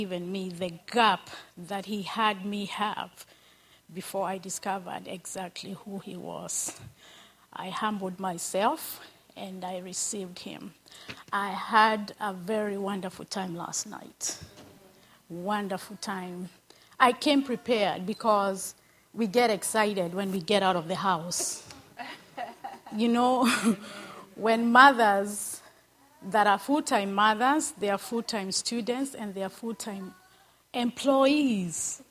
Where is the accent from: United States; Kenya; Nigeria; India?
Kenya; Kiambu County; I'm from Kenya, Kiambu.